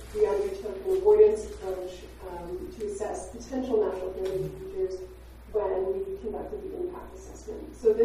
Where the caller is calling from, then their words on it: North Bay, Ontario, Canada; So I'm attending from North Bay